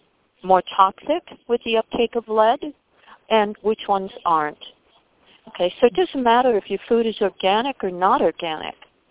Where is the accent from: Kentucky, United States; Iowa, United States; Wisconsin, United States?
Wisconsin, United States; I'm from Wisconsin. We've got a lead mine in Wisconsin.